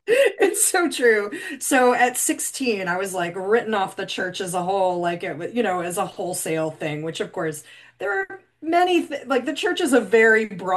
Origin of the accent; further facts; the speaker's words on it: Omaha, Nebraska, United States; I went to Catholic schools from 1st to 12th grade, where I grew up in Omaha, Nebraska.